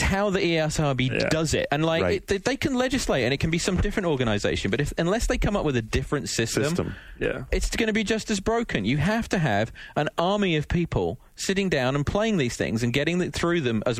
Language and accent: English; England, United Kingdom; I'm from England